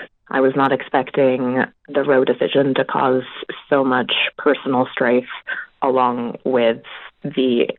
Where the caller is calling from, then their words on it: Maine, United States; I'm calling from Maine.